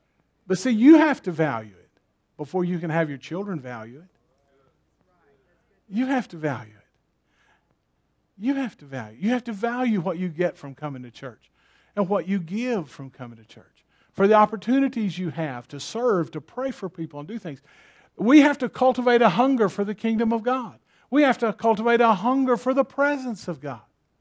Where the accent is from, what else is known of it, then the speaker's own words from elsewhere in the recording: the South, United States; I get hungry for things. I was raised in the South. Oh, hallelujah. And we were a poor family, and I don't mean lower income, I mean poor.